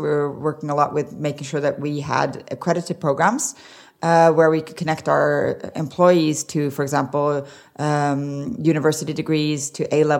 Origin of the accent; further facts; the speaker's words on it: Arizona, United States; also born or lived in Sweden / Norway; I grew up in Arizona. Well, actually, I grew up everywhere. So I grew up in five different countries, but I mainly grew up in Arizona and in Sweden.